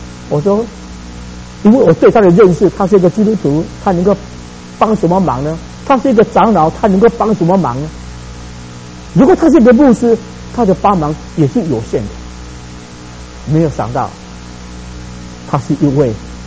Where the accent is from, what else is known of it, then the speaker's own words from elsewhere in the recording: Taiwan; moved away as an adult; now in United States; 我说：“我是从台湾来这边啊，来这边留学。”